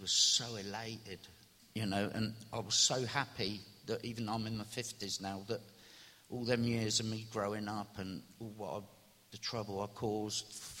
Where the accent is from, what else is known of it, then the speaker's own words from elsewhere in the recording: Whitley, United Kingdom; And I grew up in Whitley, and there seemed to be a little gang of kids that were all of a similar ilk.